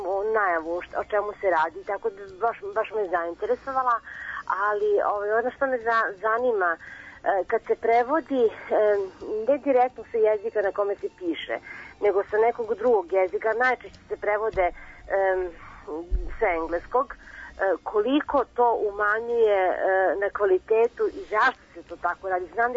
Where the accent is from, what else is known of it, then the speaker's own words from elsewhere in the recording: Belgrade, Serbia; iz Beograda sam.